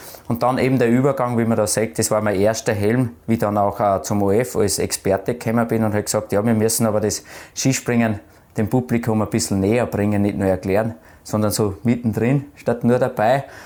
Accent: Waldzell, Upper Austria, Austria; bin ja aufgewachsen am Bauernhof in Waldsell mit einem älteren Bruder, einer älteren Schwester.

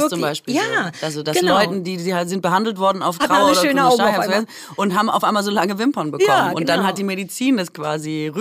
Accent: Baden-Württemberg, Germany; Ich bin Schwäbin

